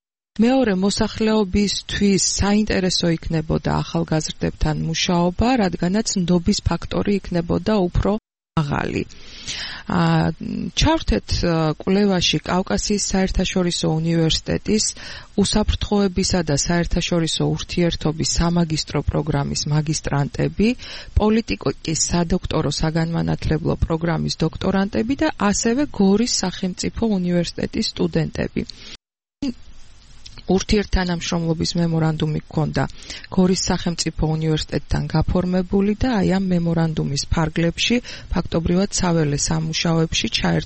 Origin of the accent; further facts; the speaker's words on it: Tskhinvali, Shida Kartli, Georgia; born there; მე თვითონ დაბადებული ვარ ცხინვალში